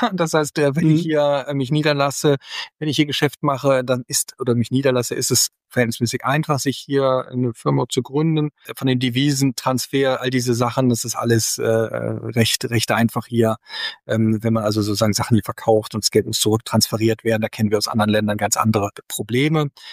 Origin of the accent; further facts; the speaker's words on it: Germany; Und wir als Deutsche sind halt schnell dann auch die Zulieferer